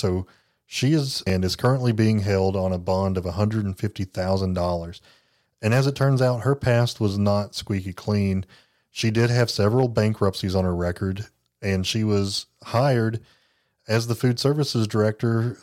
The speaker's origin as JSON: {"language": "English", "town": "Jellico", "region": "Tennessee", "country": "United States", "tie": "born or raised there", "said": "I grew up in Jellicoe, Tennessee."}